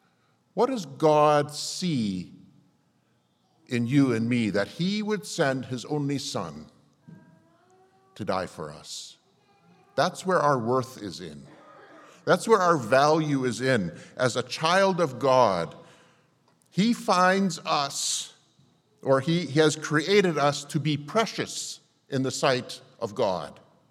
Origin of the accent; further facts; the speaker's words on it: Winkler, Manitoba, Canada; It's good to be here this morning in my hometown, Winkler, Manitoba.